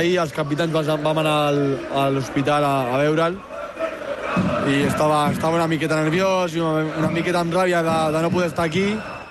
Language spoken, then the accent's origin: Catalan; Badalona, Catalonia, Spain; No, sóc de Badalona, però bueno.